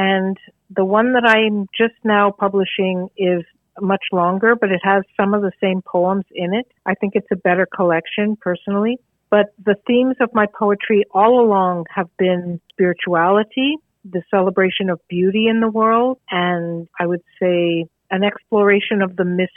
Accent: Dorval, Quebec, Canada; I was born and raised in Dorval, Quebec

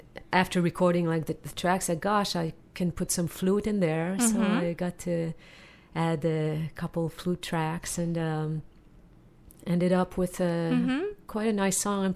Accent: Shawinigan, Quebec, Canada; Oh, no. I come from Shawinigan.

